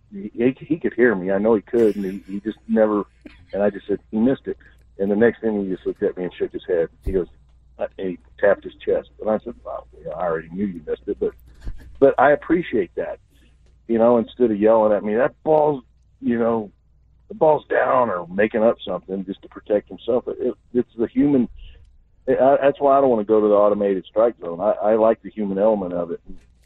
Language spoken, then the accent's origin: English; Texas, United States; I'm from Texas, too, so that's all right.